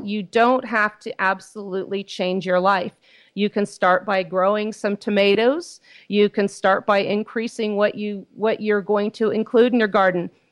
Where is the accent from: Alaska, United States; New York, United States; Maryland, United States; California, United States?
California, United States; San Francisco; My experience, I came from California. I used to practice law there. I grew up for the first part of my life in San Francisco.